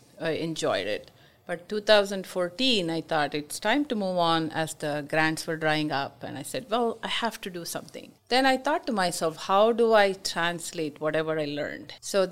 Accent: India; English is a second language; now in San Antonio, United States; I'm originally from India and now a native of San Antonio.

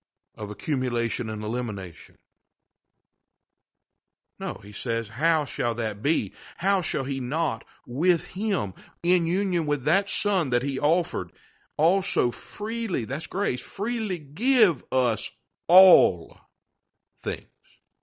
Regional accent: South Carolina, United States; now in Arkansas, United States; In the South, where I'm from, we call that baloney. I live in Arkansas now, but I'm from South Carolina.

